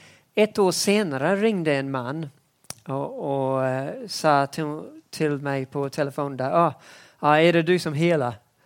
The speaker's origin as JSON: {"language": "Swedish", "country": "New Zealand", "second_language": "Swedish", "lives_now": "Sweden", "said": "mitt hemland, Nya Zeeland"}